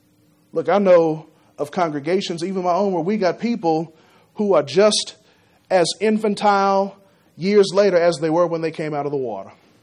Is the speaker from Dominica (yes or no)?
no; Texas, United States; born there; Yes, I was born in Texas. Yes, I'm an American citizen